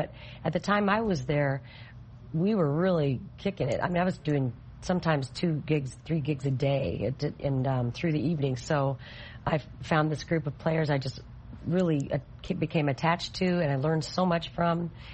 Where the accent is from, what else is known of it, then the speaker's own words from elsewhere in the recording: Omaha, Nebraska, United States; I was from Omaha, and from Omaha, but I spent some time in the Bay Area. I spent some time in Minneapolis and then to Kansas City, and that's where I began recording.